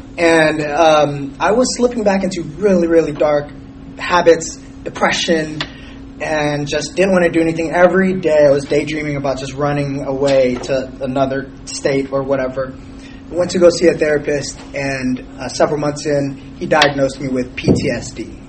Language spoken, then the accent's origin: English; California, United States; now in Arkansas, United States; We're from California. We moved to Arkansas, and it was just totally new foreign environment for us.